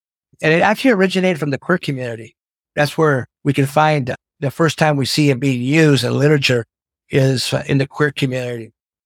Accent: Quincy, United States; moved away; because we come from this small place, places like Quincy, and there's a lot of places like Quincy throughout the country

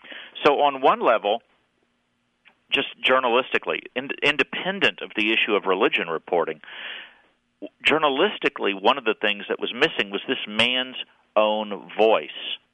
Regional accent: Texas, United States; Well, I'm from the Republic of Texas, yeah.

